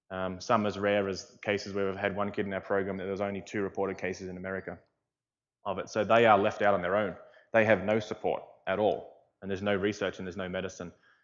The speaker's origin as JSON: {"language": "English", "country": "Australia", "said": "Yes, I am from Australia."}